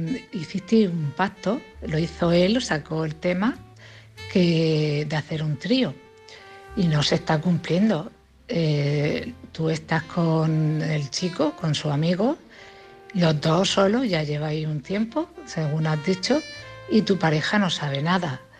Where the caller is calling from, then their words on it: Cartagena, Region of Murcia, Spain; de Cartagena.